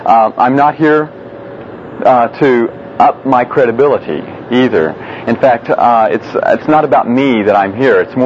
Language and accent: English; Carlsbad, New Mexico, United States; I was raised a Baptist in Carlsbad, New Mexico, way out in the boondocks out there.